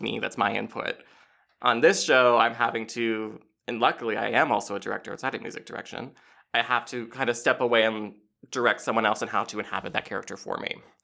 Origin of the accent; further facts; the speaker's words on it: Halifax, Nova Scotia, Canada; I was growing up in Halifax